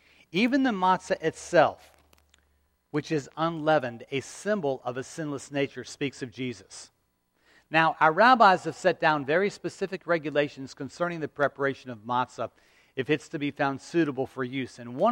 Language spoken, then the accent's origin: English; St. Petersburg, Florida, United States; Now, growing up in St. Pete, Florida, when we go to the synagogue or we'd have a Seder meal at my home, typically, again, traditionally, no lamb.